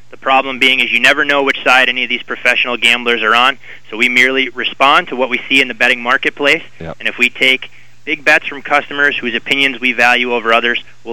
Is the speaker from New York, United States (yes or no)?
no; Chicago, Illinois, United States; I was a hockey player growing up in the Chicago metropolitan area.